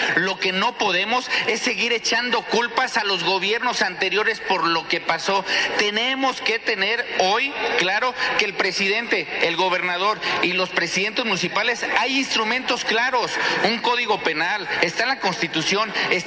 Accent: Mexico; Nos duele como mexicanos.

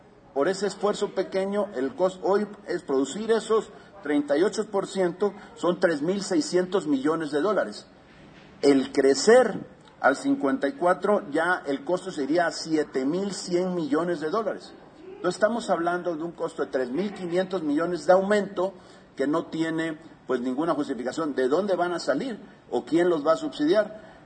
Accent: Veracruz, Mexico; born there; Yo soy mexicano, nacido en Veracruz.

